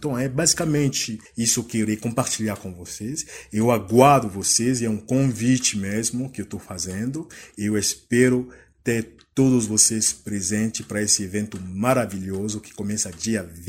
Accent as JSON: {"language": "Portuguese", "country": "Cameroon", "lives_now": "Curitiba, Brazil", "said": "eu sou de Camarões, né? Eu sou doutorando em Direito na PUC Paraná, em Curitiba."}